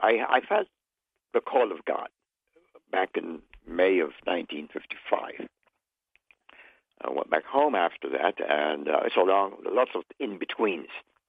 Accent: Kingston, Jamaica; moved away as an adult; Well, I was born in Kingston, Jamaica, and I lived there until I was 20. And I went away to Bible College in Toronto and Chicago, went back home to Jamaica

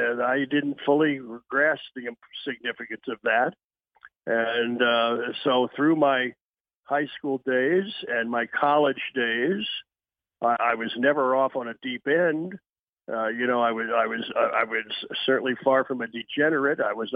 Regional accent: Wilmington, Delaware, United States; Well, I grew up in Wilmington, Delaware. My dad was a high school history teacher and a baseball coach.

